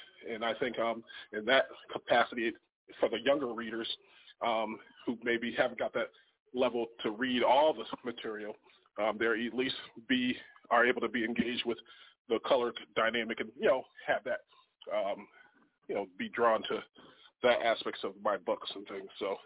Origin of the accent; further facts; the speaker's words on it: Springfield, Massachusetts, United States; So, I'm from the state of Massachusetts, born and raised in Springfield, Mass. I'm the same town as Dr. Seuss was born and raised